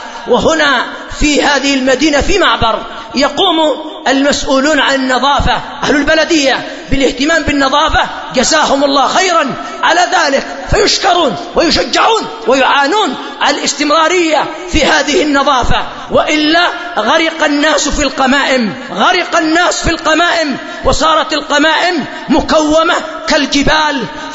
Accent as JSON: {"language": "Arabic", "country": "Yemen", "said": "هذا المرض قد حصل عندنا في اليمن في بعض المدن،"}